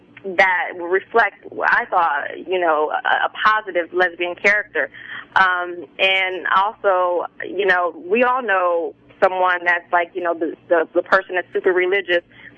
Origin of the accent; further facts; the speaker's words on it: Atlanta, Georgia, United States; I grew up in Atlanta. I went to high school in Atlanta.